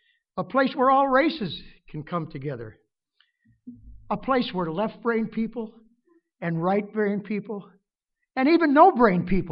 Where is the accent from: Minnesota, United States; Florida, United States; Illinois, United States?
Illinois, United States; Chicago; born there; I was born in Chicago, Illinois, and I moved back there with Donna after we were married.